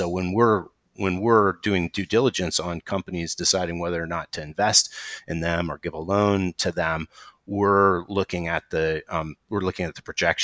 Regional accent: Athens, Ohio, United States; now in Atlanta, United States; I do live in Atlanta, but I grew up in Athens, Ohio, and my father and my sister live on the 400-acre farm where I grew up in southeastern Ohio

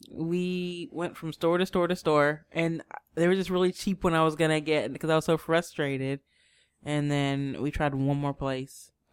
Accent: Kentucky, United States; It's weird saying, I'm from Kentucky.

